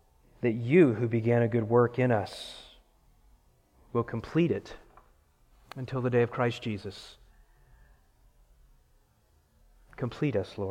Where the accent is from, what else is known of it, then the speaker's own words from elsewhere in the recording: Green Bay, Wisconsin, United States; That's the way it was growing up in Green Bay, Wisconsin, right?